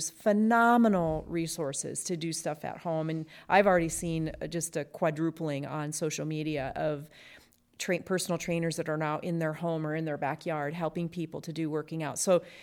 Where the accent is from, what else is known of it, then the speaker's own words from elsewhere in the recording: Midwest, United States; I grew up in the Midwest, and my grandparents owned a farm. And they had a huge farmhouse, 3 stories, huge.